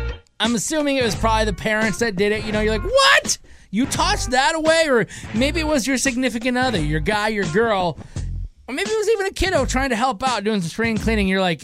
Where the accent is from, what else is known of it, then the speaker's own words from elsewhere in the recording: Michigan, United States; I'm from Michigan, and he won a World Series.